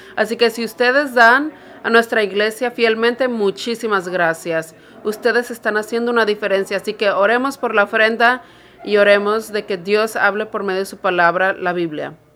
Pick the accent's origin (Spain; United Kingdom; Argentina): United Kingdom; England; Spanish is a second language; soy uno de los pastores aquí. No estoy hablando raro, soy de Inglaterra.